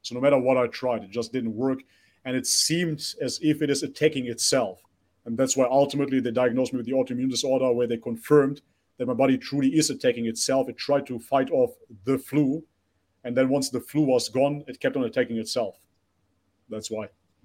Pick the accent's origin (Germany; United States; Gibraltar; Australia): Germany; also born or lived in North Macedonia; So nationally, I'm coming from Macedonia. I grew up in Germany, but ethnically, I can only identify with Bulgarian.